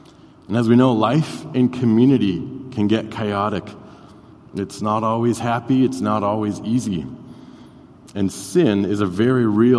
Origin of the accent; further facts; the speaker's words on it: Brooklyn Center, Minnesota, United States; Now, I grew up in Brooklyn Center, and growing up where I did, I didn't have a lot of exposure to things of agriculture.